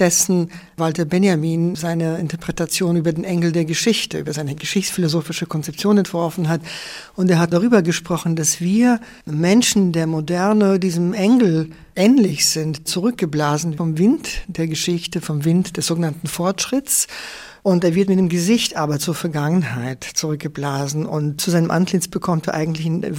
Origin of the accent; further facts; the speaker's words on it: Lviv, Lviv Oblast, Ukraine; es gibt in meiner Heimatstadt einen ganz großen, bekannten alten Friedhof, so eine Art Père Lachaise, ein Lemberger Père Lachaise